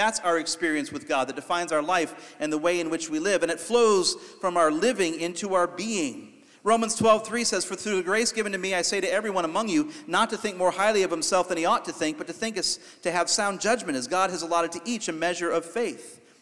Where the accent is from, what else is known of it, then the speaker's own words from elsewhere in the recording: Ohio, United States; I'm from Ohio.